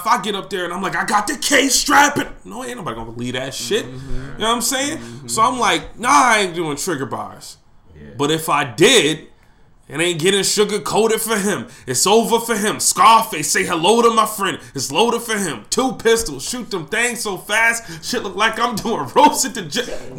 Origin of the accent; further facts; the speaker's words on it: Buffalo, New York, United States; you a Buffalo nigga, and I made it clear I'm from Buffalo. I ain't hiding behind that.